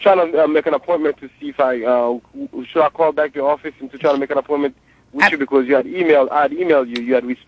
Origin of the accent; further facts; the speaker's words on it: Haiti; and I'm also from Haiti